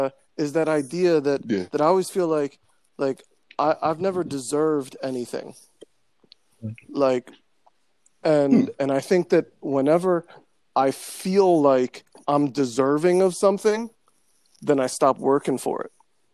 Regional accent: Lebanon; when we were growing up in Lebanon, it wasn't nearly as diverse as it is now.

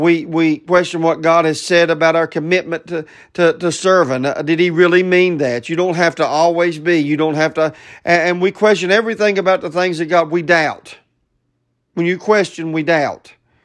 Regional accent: West Virginia, United States; I'm glad I'm from West Virginia, and I'm glad I live here amongst you guys

